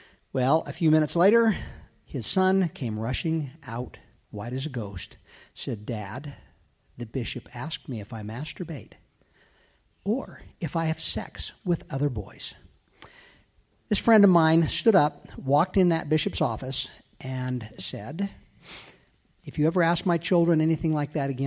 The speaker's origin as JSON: {"language": "English", "town": "Houston", "region": "Texas", "country": "United States", "said": "I'm from Houston, Texas."}